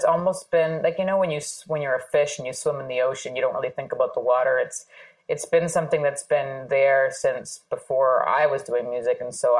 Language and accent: English; Canada; is just the bare minimum of what we require to hopefully thrive with as Canadian artists with Canadian identity.